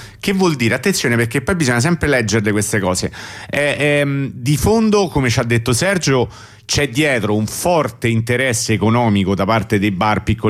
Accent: Rome, Lazio, Italy; siamo abituati, siamo di Roma, abbiamo vissuto il forte da quando è iniziata questa storia

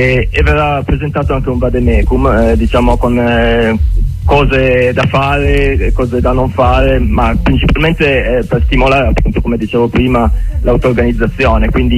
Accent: Ivrea, Piedmont, Italy; io per esempio sono da Ivrea.

